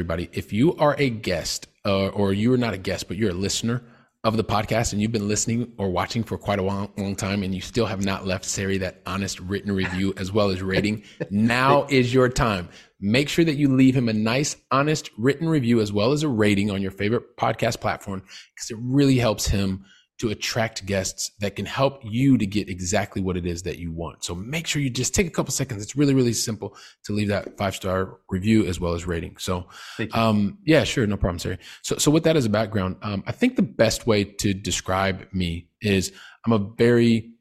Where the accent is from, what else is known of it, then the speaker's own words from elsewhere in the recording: Ohio, United States; also born or lived in Colorado / Texas; I was born in Ohio. We lived in Colorado and Texas.